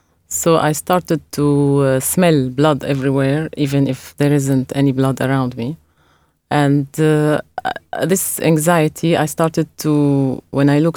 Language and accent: English; Damascus, Damascus Governorate, Syria; But still Damascus, I'm from Damascus, is maybe the most safest city in Syria